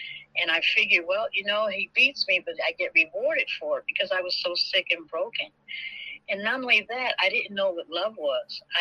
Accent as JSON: {"language": "English", "town": "New Haven", "region": "Connecticut", "country": "United States", "also_born_or_lived": "Atlanta", "moved": "yes", "said": "I'm from New Haven, and I left here and went to Atlanta in 1985 thinking I'd have a better life."}